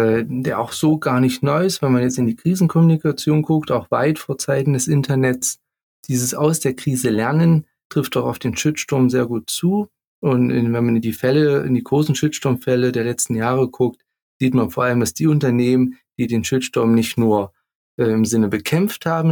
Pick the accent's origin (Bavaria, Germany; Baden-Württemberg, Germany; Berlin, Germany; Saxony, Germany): Saxony, Germany; Keine Angst, schwebeln kann ich gar nicht. Ich komme ja auch aus der Nähe von Leipzig. Also ich bemühe mich hier, das Hochdeutsche hochzuhalten.